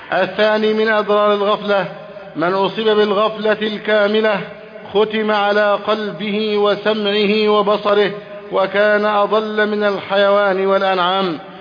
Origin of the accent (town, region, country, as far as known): Egypt